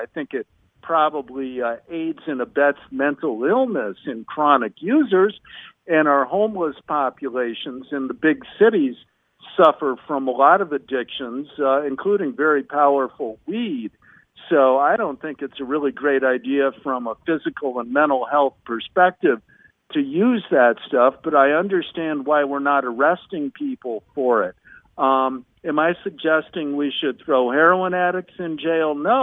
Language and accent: English; Chicago, Illinois, United States; I experienced this living in my hometown of Chicago again last year in 2020.